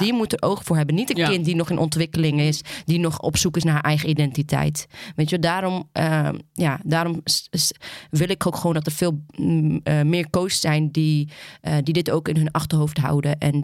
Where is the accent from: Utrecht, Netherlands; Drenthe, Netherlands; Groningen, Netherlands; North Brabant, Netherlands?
Utrecht, Netherlands; Houten; ik kom dan uit Houten.